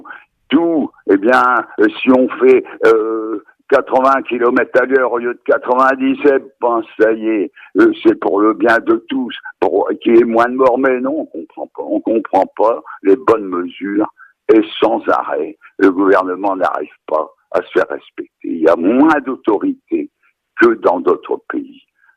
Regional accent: France

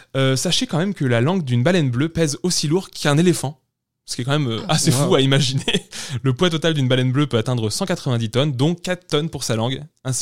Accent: United States; J'ai pas calculé en Celsius, hein, désolé, je suis américain.

